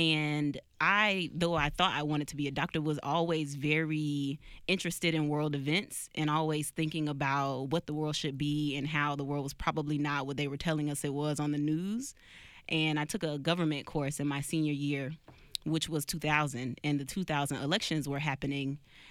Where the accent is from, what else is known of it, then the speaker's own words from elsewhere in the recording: Florida, United States; I am from South Florida. I grew up in a single-parent home, not in the good neighborhood, kind of in the rough area of town.